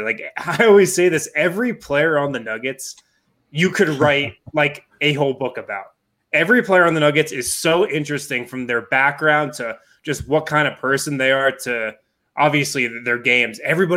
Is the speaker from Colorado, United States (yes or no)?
yes; Boulder, Colorado, United States; now in Denver, United States; So I'm from Colorado originally. I'm from Boulder, which is about 40, 45 minutes west of Denver, pushed up against the mountains. And I went to high school there, went to college there, moved down to Denver after I graduated school.